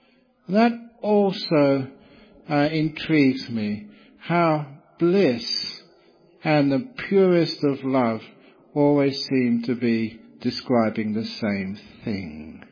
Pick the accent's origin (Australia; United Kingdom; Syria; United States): United Kingdom; England; born there; I'm English because I was born in England, whatever that means, that's in the past, many years in the past.